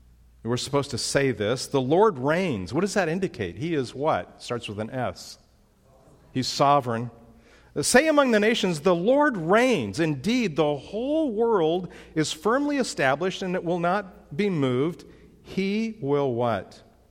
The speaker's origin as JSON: {"language": "English", "region": "California", "country": "United States", "tie": "born or raised there", "said": "I was born and raised in California. That's a different state now."}